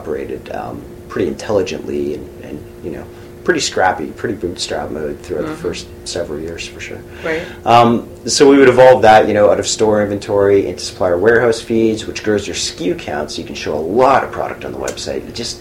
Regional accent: Canada; we're good Canadian kids too, and we're very respectful of the people that do business with us

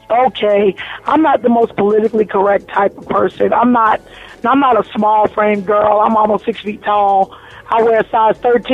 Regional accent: New Jersey, United States; I'm born and raised in New Jersey. I got 9 brothers.

